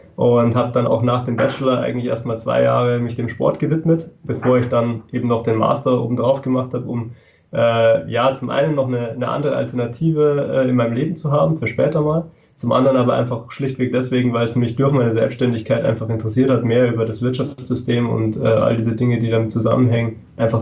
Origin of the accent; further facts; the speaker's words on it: Freising, Bavaria, Germany; Ich komme aus Freising bei München